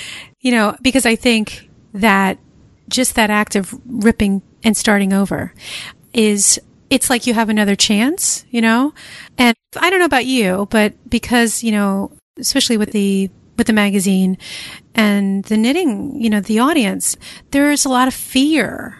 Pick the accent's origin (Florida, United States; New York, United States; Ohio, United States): New York, United States; I'm from New York and I never heard that.